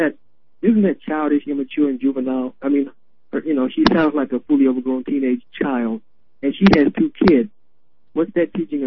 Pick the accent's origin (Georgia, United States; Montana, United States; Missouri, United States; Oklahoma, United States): Georgia, United States; Decatur; I'm from Decatur, Georgia. This is my very first time calling you.